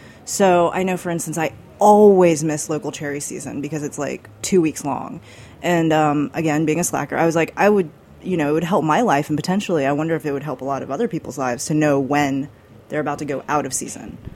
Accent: United States; as an American who goes to the supermarket

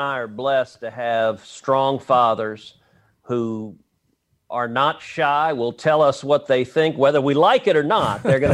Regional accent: Texas, United States; That's how I'm a Texan

